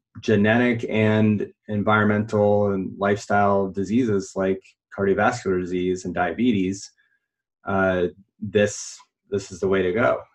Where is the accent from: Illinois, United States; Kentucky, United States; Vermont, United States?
Vermont, United States; I grew up in Vermont in the northeastern part of the U.S.